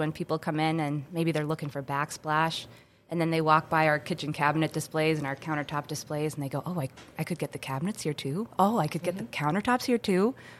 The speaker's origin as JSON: {"language": "English", "town": "Grand Forks", "region": "North Dakota", "country": "United States", "tie": "born or raised there", "also_born_or_lived": "Denver", "said": "I was born and raised in Grand Forks. Went to interior design school in Denver for a few years."}